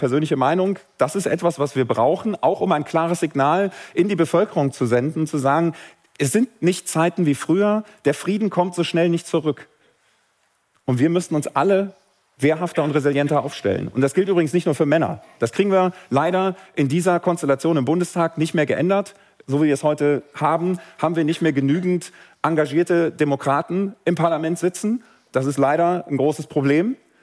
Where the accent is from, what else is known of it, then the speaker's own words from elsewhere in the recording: Cologne, North Rhine-Westphalia, Germany; born there; Ich komme aus Köln gebürtig. Köln ist zwar auch Hansestadt, Gründungsmitglied der Hanse